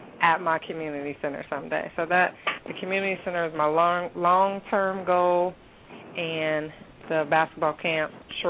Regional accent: Southern US, United States; accent: deep southern; southern accent. I have deep southern accent.

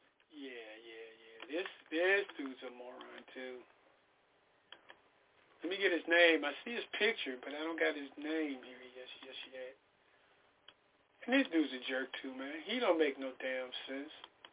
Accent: Chicago, Illinois, United States; also born or lived in San Diego; I grew up in Chicago in some rough neighborhoods, and I've seen stuff that news media never even covered. So I also lived in a border town before. I used to live in San Diego.

